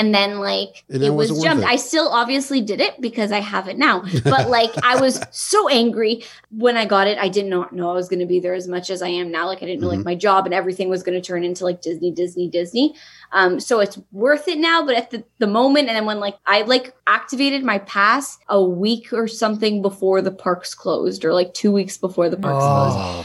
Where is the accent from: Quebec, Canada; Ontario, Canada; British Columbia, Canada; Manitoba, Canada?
Ontario, Canada; Toronto; I'm from Toronto, so like the Toronto airport versus like MCO and the Orlando airport was completely different.